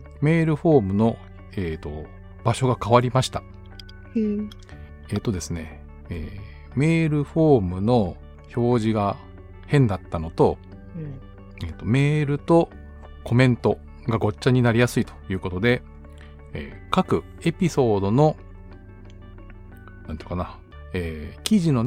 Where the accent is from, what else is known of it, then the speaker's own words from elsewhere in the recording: Gunma, Japan; 私群馬県出身なんですけど